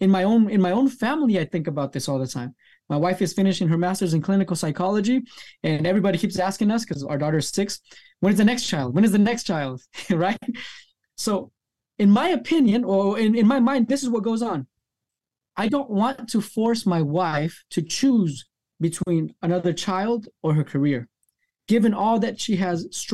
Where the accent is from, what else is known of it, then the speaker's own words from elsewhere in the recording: United States; born there; Actually, when I go to Nicaragua, I'm the other because I was born in the States.